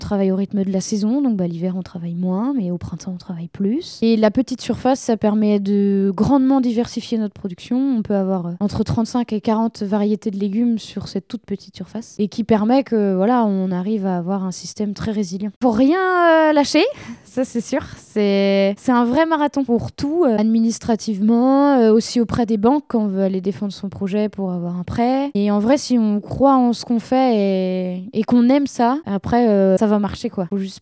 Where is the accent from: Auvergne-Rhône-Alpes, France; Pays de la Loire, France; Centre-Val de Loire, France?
Pays de la Loire, France; Ahuillé; now in Saint-Berthevin, France; Donc nous, on est issus d'Ahuillé. Et là, on est à Saint-Berthevin.